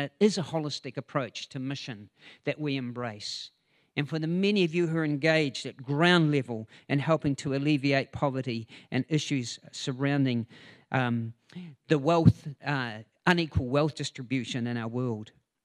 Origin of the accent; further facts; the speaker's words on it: New Zealand; born there; is because I was born here in New Zealand.